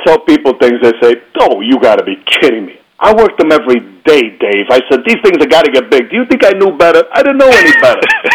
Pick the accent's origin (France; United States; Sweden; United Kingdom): United States; New York City, New York; I grew up in the Bronx in Morris Park. My nationality is my mother is Napoli Don Italian, and my father is Colombian from Bogota, Colombia.